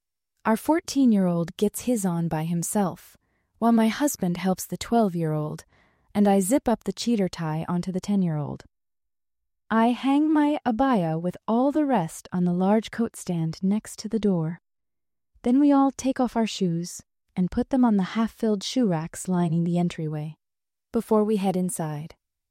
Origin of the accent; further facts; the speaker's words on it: Florida, United States; I grew up in Florida, where there weren't many members. My close friends were the youth from church because they understood a deep part of me.